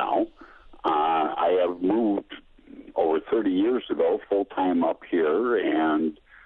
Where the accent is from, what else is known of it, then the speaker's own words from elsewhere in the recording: Greenfield, Wisconsin, United States; also born or lived in Milwaukee; now in Three Lakes, United States; I was born in Milwaukee. Parents bought in Three Lakes in 1953. I was born in 1957, giving away my age. I went to school in Greenfield and spent my summers up here on my parents' land on the lake.